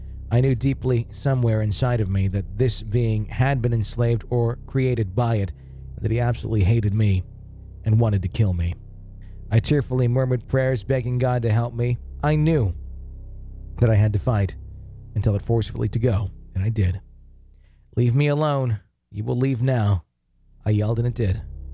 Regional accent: the South, United States; Growing up in the South, we are all aware of slavery

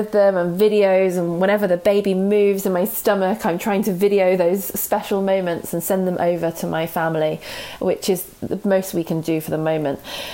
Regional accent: Surbiton, London, United Kingdom; from Surbiton, and I am a first-time expectant mum, and I am 34 weeks pregnant.

